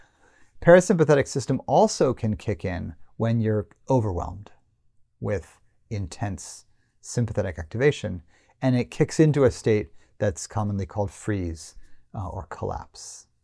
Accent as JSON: {"language": "English", "country": "United States", "said": "As an American man who grew up in the 80s, I kind of live there."}